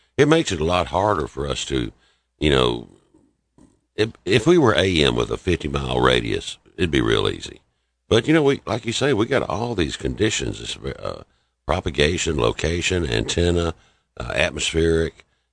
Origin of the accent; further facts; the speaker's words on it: Nashville, Tennessee, United States; when people, like local Australians, when they heard that I was from Nashville, they were enthralled because they knew about country music in Nashville.